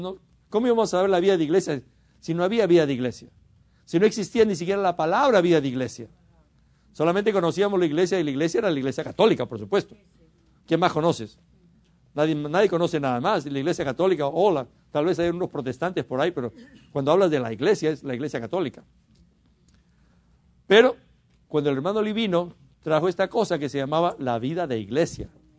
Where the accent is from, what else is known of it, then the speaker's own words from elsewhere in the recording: Peru; Somos algunos peruanos aquí.